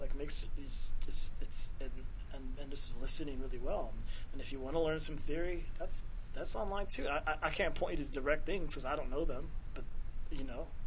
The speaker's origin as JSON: {"language": "English", "town": "Jefferson City", "region": "Missouri", "country": "United States", "said": "I came from Jeff City first, and then I have other great friends who are from the middle of, like, nowhere in Missouri"}